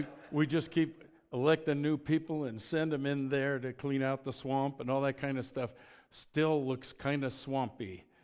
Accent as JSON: {"language": "English", "town": "Boulder", "region": "Colorado", "country": "United States", "tie": "born or raised there", "said": "When I was a kid growing up in Boulder"}